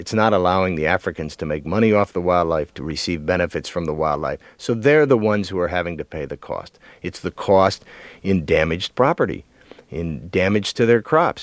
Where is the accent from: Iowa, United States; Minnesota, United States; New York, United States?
Minnesota, United States; I grew up in Minnesota, but my father never considered it was a rite of passage to hunt.